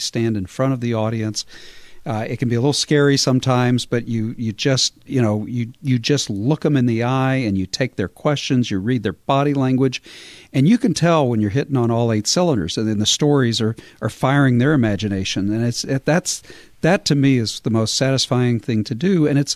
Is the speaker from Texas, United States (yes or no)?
yes; Texas, United States; I grew up in Texas, and of course, Texans have this sense of history because of the Alamo and the Battle of San Jacinto and all this.